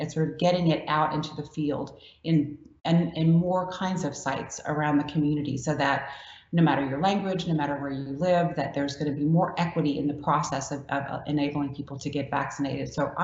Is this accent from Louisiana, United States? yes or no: yes; Louisiana, United States; I'm from Louisiana, and that's how we make gumbo, and we make community gumbos.